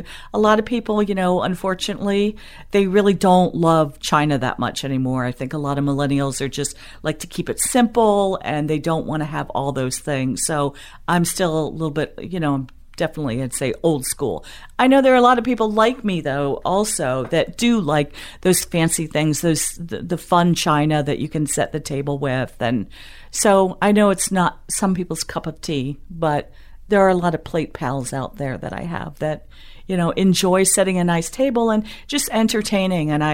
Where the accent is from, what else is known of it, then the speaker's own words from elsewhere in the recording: Miami, Florida, United States; I was born and raised in Miami.